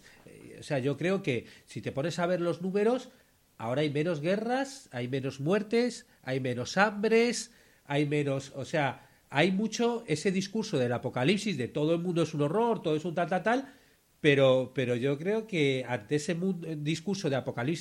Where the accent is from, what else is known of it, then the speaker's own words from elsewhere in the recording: Madrid, Community of Madrid, Spain; now in Uruguay; estoy viendo la pandemia en Uruguay, pero claro, yo soy de Madrid.